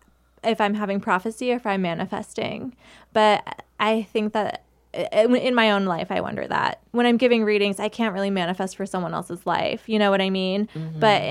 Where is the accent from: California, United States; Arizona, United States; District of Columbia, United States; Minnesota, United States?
Arizona, United States; Phoenix; I grew up in North Phoenix on the border of Glendale, and it's very conservative, very religious.